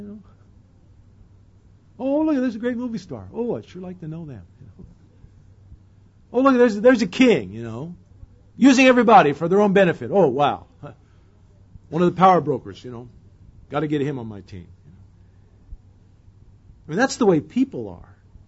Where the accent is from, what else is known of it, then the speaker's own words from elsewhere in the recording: Indianapolis, Indiana, United States; born there; When I was born in 1940 in Indianapolis, Indiana, my dad was already a pastor